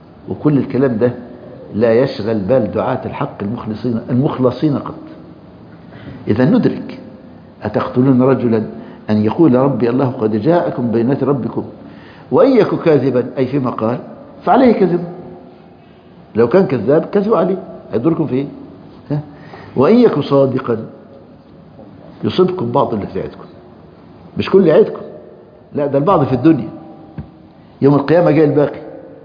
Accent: Egypt; احمد شوقي وحافظ مشهورين من اكبر الشعراء عندنا في مصر

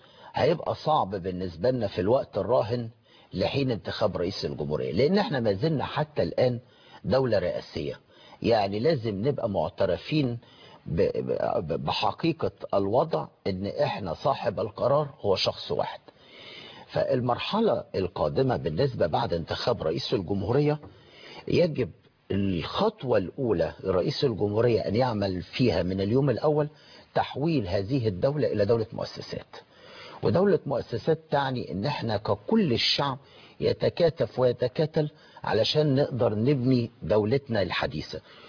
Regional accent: Egypt; خلينا نؤمن بشيء انا استاذ ايهاب ان عندنا في مصر الاشاعه بتلعب دور خطير

